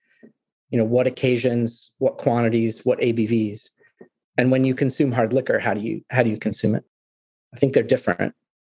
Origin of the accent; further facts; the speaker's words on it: St. Louis, Missouri, United States; also born or lived in Scotland; when I was a kid from St. Louis, you know, who went to university in Scotland